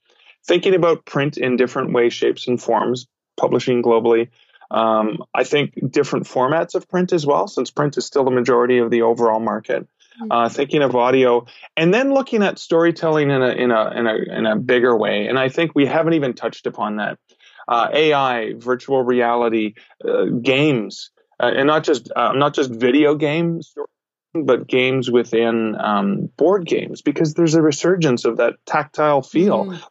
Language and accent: English; Canada; Can you tell I'm Canadian?